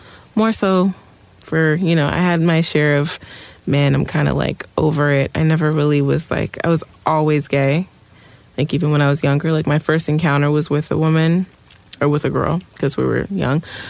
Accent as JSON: {"language": "English", "town": "Oxnard", "region": "California", "country": "United States", "lives_now": "Los Angeles, United States", "said": "I'm from Oxnard, and you'll hear me say LA a lot. I'm not from there, but I've been, or I'm not from here, but I have lived here for about, I think, maybe a little over 10 years."}